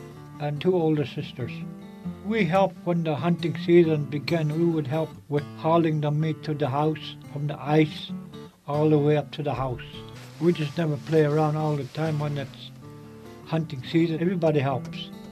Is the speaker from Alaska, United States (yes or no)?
yes; King Island, Alaska, United States; also born or lived in Nome; I was born here in Nome, July 5, 1948. But I was raised at King Island. King Islanders, we do not know how long we've been living on King Island.